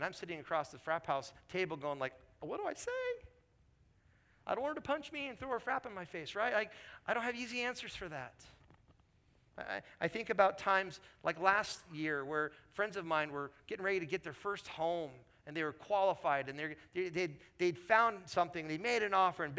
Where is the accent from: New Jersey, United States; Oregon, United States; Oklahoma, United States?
Oregon, United States; Portland; I was given an opportunity for 7.5, 8 years to be a lead pastor in my hometown of Portland.